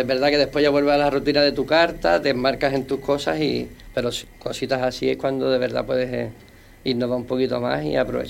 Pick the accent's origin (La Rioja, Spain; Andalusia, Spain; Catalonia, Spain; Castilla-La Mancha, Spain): Andalusia, Spain; Cádiz; yo realmente soy de Cádiz, ¿no?